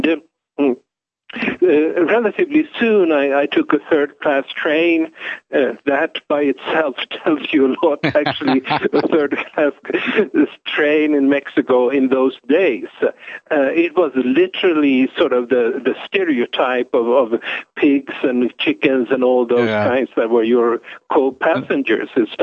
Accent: Sweden; I'm born and raised in Sweden

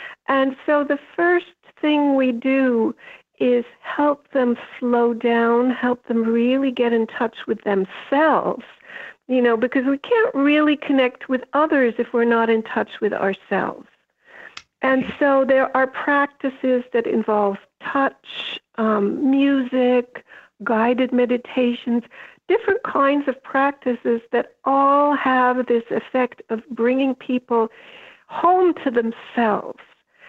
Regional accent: Germany; also born or lived in Austria; I grew up in Germany and Austria after the war.

